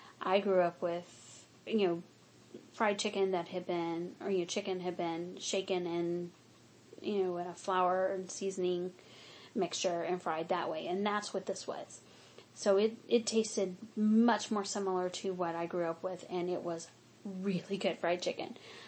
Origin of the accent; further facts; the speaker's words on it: Mississippi, United States; Because growing up in Mississippi, I loved fried chicken.